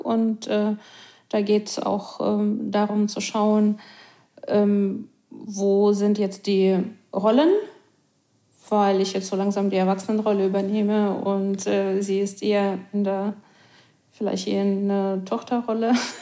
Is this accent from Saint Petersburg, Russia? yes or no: no; Moscow, Russia; now in Berlin, Germany; Nein, ich bin in Moskau aufgewachsen. Und ich bin gewohnt, dass die Straßen groß und breit sind.